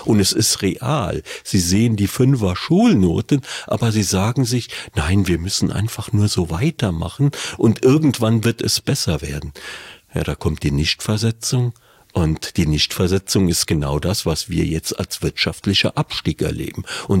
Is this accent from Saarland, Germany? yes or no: yes; Saarland, Germany; die mir vielleicht auch nicht gefällt als Saarländer